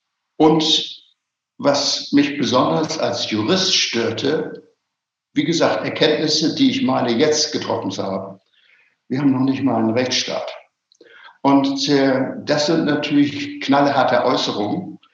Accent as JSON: {"language": "German", "region": "Hamburg", "country": "Germany", "said": "ich komme ja aus Hamburg, richtige Berge."}